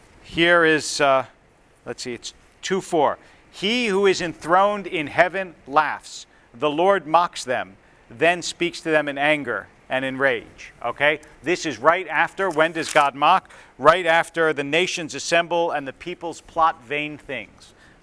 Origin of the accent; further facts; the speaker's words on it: United States; Growing up in America, in an entirely Ashkenazi community, I can't remember ever studying this